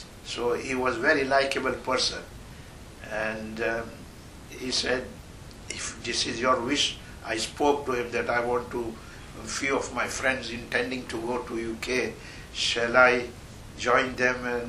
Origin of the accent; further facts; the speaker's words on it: Tarkeshwar, Gujarat, India; I'm from Tarkeshwar village, which is 40 miles away from Surat, the city.